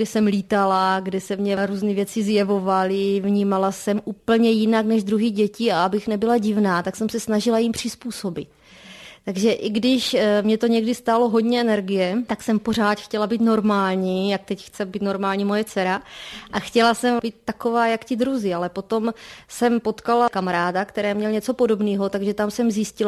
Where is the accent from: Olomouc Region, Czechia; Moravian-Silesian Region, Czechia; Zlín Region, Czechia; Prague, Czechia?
Olomouc Region, Czechia; Hvozdeček; born there; Já jsem se narodila tady v malé vesničce ve Hvozdečku, to je tak 4 kilometry od Bouzova.